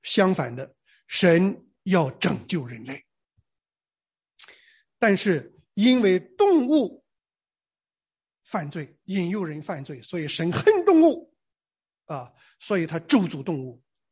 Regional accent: Shandong, China; 我小的时候在山东农村啊，我们不叫蛇，我们叫长虫啊

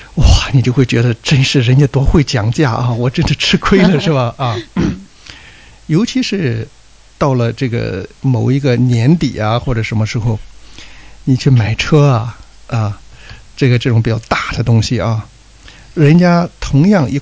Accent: China; now in Australia; 我想我们特别作为中国人来说哈，可能有一个深有体会的一种文化传统

